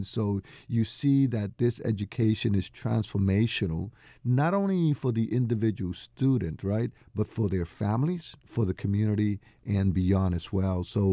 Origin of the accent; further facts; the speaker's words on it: Arecibo, Puerto Rico; born there; I was born in Puerto Rico in this town called Arecibo.